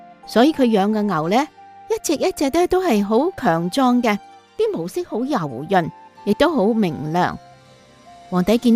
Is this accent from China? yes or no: yes; China; 朋友，我们中国人有一句话说，杀鸡焉用牛刀